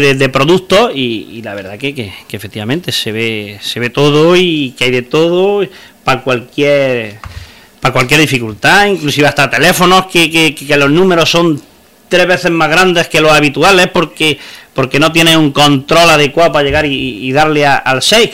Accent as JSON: {"language": "Spanish", "town": "Navas de San Juan", "region": "Andalusia", "country": "Spain", "tie": "born or raised there", "said": "yo soy de un pueblo de esta provincia que se llama Navas de San Juan"}